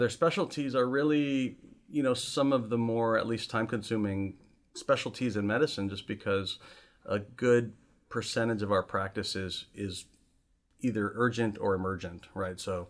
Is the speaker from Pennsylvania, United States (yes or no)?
no; California, United States; I grew up in the Southern California area, actually very close to UCLA.